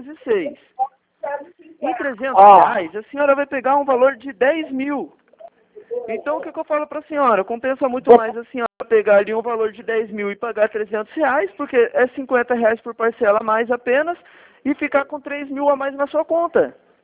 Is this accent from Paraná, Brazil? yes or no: yes; Curitiba, Paraná, Brazil; Eu sou aqui do Paraná, Curitiba.